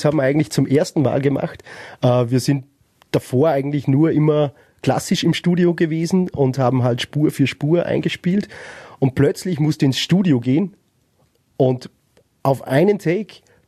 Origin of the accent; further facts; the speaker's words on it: Upper Austria, Austria; Ich meine, wir kommen aus Oberösterreich.